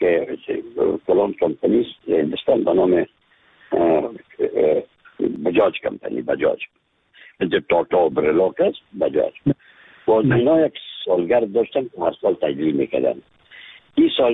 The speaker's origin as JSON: {"language": "Persian", "country": "Afghanistan", "said": "از افغانستان هستم"}